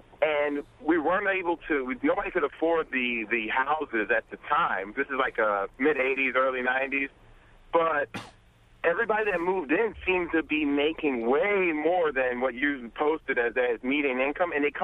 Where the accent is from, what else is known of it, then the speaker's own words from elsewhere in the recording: Brooklyn, New York, United States; Well, I'm from Brooklyn. We grew up on Prospect Place, right between Clawson and Grand.